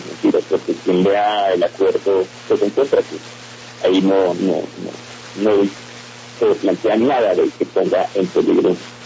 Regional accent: Colombia; nosotros somos colombianos que tenemos unas visiones ideológicas como cualquiera las tiene.

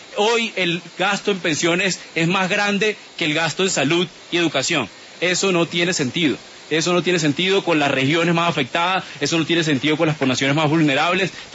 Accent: Valledupar, Cesar, Colombia; yo soy de Valledupar

